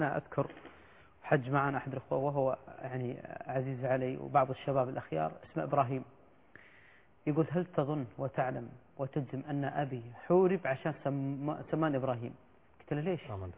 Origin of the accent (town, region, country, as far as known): Kuwait